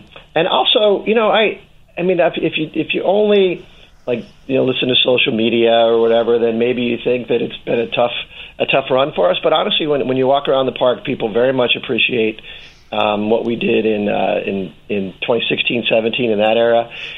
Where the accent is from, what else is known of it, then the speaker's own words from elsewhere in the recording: Omaha, Nebraska, United States; now in Chicago, United States; I grew up in Omaha, Nebraska, and I was in Chicago.